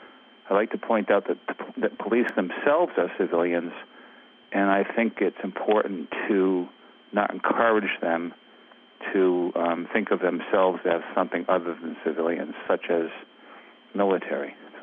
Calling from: Benson, Vermont, United States; I'm calling from Benson, Vermont.

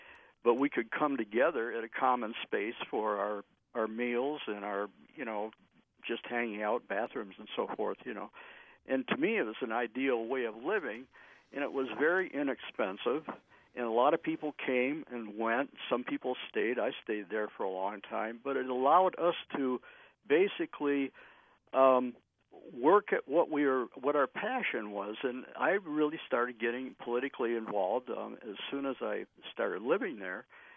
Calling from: Dummerston, Vermont, United States; Yes, I'm calling in from Dummerston, Vermont.

